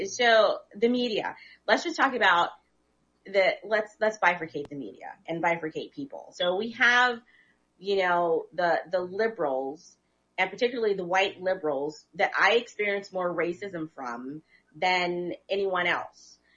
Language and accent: English; Kewaskum, Wisconsin, United States; I grew up in Keewaskum, Wisconsin. We were the only black family in the whole entire 3,200 town.